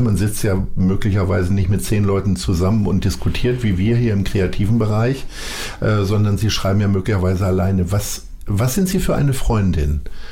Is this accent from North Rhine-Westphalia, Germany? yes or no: no; Lower Saxony, Germany; Ich komme aus Niedersachsen